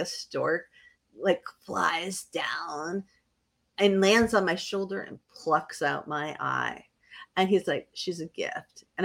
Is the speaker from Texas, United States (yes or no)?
no; Bedford, New Hampshire, United States; the house where I grew up in Bedford, New Hampshire. It was a house everybody thought was haunted because we were poor and everybody else was rich.